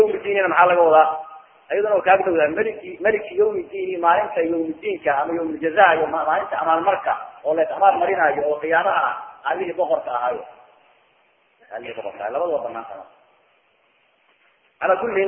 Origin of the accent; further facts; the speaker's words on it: Somalia; من العربية من الصومالية أنا عجمية صومالية